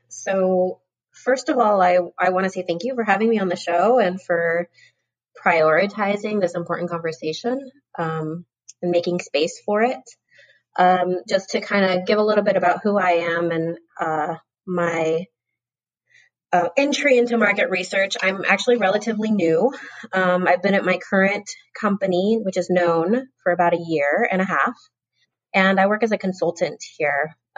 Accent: Texas, United States; I'm born and raised in Texas. I don't tend to use Chicana. I think a lot of that is because my dad was an immigrant himself

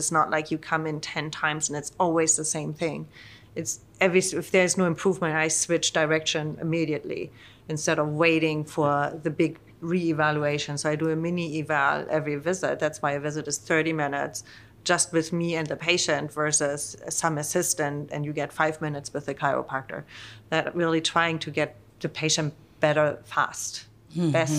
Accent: North Germany, Germany; Yeah, so I grew up in North Germany.

